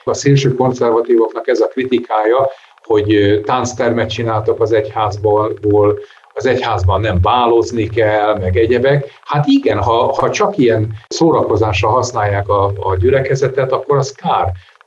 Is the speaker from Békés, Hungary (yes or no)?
yes; Békéscsaba, Békés, Hungary; born there; én Békés Csabán születtem, 146. voltam, 1959-ben, akit megkereszteltek abban a gyülekezetben.